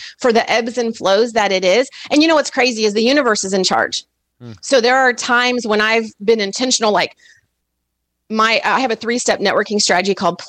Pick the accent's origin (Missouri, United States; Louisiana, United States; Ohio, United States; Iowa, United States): Missouri, United States; St. Louis; Like, I'm from St. Louis originally, go Cards.